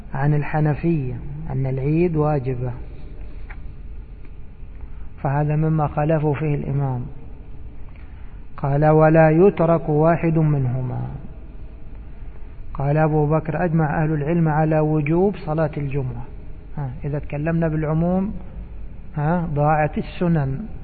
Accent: Egypt; يعني يقولوا عندنا في مصر هذا مالي هدومه راسخ

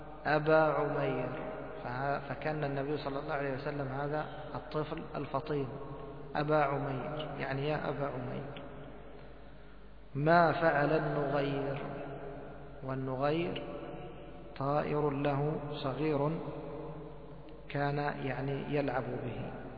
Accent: Egypt; وهي كنية عندنا في مصر ولكن طبعا باللهجة العامية أبو الرجال

